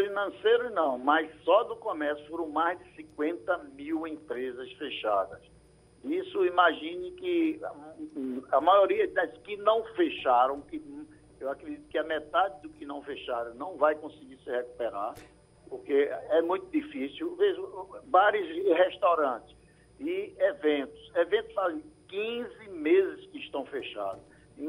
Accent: Pernambuco, Brazil; você vai em Prazeres, eu sou lá de Piedade, passo ali em Prazeres

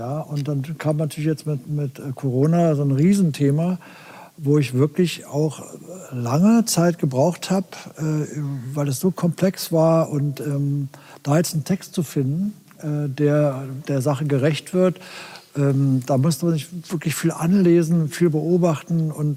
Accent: Berlin, Germany; Und ich komme ja aus West-Berlin, ich habe sowas nie gehabt.

